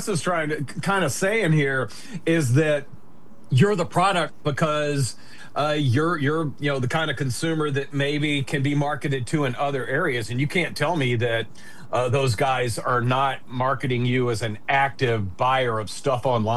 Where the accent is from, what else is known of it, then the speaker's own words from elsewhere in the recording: Memphis, Tennessee, United States; when I was growing up in Memphis watching wrestling behind my dad's back because he said I wasn't allowed to watch it.